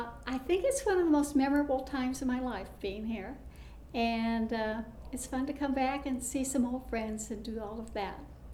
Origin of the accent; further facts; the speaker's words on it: Colorado, United States; because I came from Colorado, the Midwest, and I went to the library